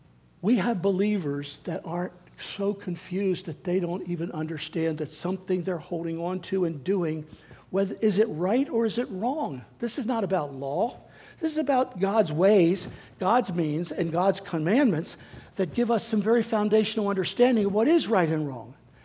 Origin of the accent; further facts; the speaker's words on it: United States; but I am an American, and I live in this country, and I live in this community.